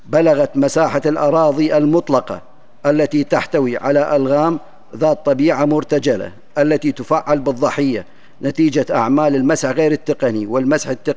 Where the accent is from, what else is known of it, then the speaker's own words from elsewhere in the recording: Iraq; يعمل بلدي العراق على تحديث المعايير الوطنية